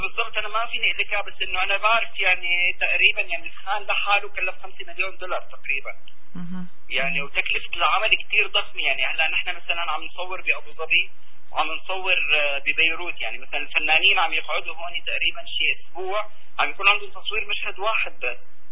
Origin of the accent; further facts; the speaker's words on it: Syria; نحن كدراما سوري ونجوم سوريين